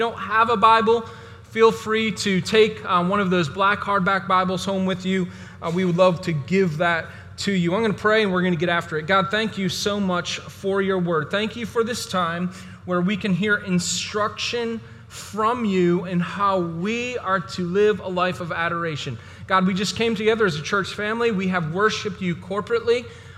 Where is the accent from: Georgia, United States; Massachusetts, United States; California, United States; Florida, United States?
Massachusetts, United States; Boston; I love Boston sports, and I grew up in Boston.